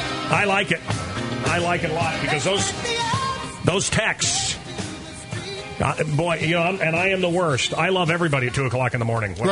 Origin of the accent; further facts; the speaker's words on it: Kansas City, Missouri, United States; Half of the schools in Kansas City, my hometown, are going to be closed.